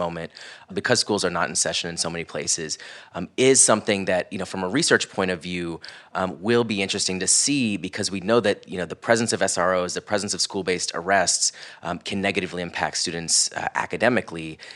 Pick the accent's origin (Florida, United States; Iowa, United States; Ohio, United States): Florida, United States; growing up in Central Florida, I went to a predominantly white elementary school.